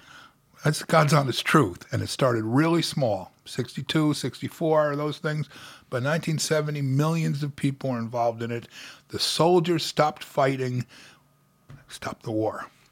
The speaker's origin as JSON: {"language": "English", "town": "Watervliet", "region": "New York", "country": "United States", "tie": "born or raised there", "said": "And I grew up in Watervliet."}